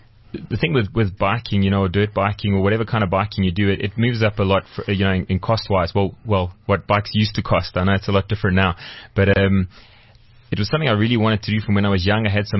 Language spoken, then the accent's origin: English; Kempton Park, Gauteng, South Africa; We moved over to the Veld, and where I grew up in Kempton Park, there were some old tennis courts